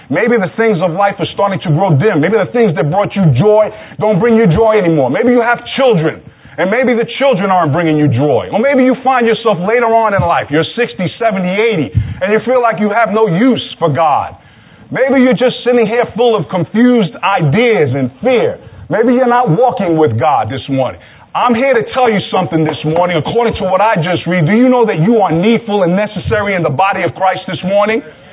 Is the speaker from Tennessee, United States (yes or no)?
no; Brooklyn, New York, United States; I grew up in Brooklyn across the street from the projects, you know.